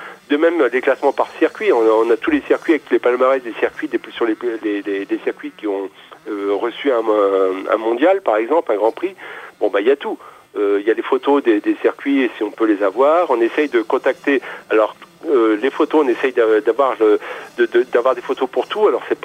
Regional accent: Châteaudun, Centre-Val de Loire, France; je suis originaire de Châteaudun

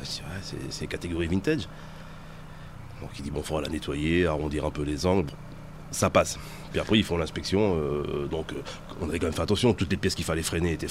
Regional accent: France; mais je suis français

